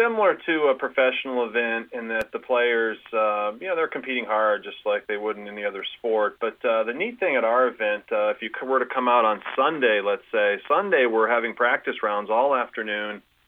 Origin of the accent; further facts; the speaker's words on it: New England, United States; I grew up in New England